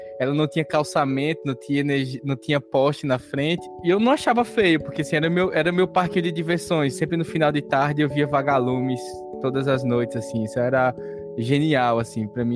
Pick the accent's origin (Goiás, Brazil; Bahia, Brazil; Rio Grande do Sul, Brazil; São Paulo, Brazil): Bahia, Brazil; Campo Formoso; E tudo arremete como foi a minha infância lá em Campo Formoso, no interior da Bahia.